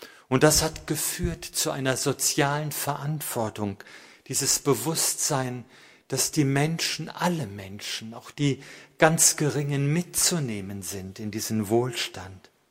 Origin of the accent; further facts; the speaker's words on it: West Germany, Germany; Ich denke nur, dass ich als Westdeutscher da nicht mit dem Finger drauf zeige, sondern feststelle, ja, wir im Westen haben auch so gedacht.